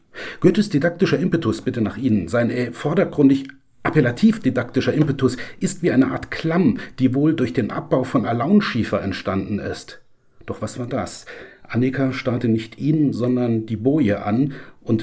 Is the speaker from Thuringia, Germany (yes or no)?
no; Neuweiler, Saarland, Germany; Ich bin in Neuweiler aufgewachsen und habe selbst oft am brennenden Berg gespielt.